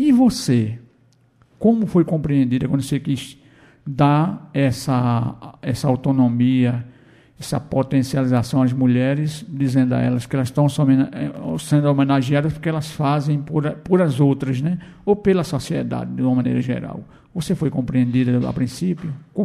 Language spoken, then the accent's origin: Portuguese; Macaparana, Pernambuco, Brazil; uma retransmite amanhã, que é da minha cidade natal de Macaparana